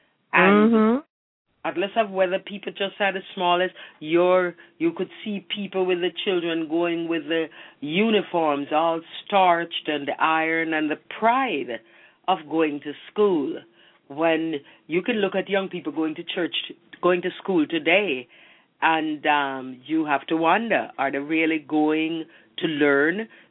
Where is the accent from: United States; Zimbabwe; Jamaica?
Jamaica; the wonderful thing about growing up in Jamaica